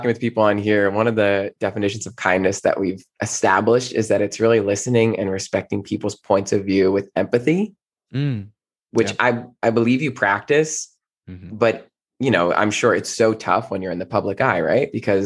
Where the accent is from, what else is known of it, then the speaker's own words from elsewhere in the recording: New Jersey, United States; I'm originally from New Jersey.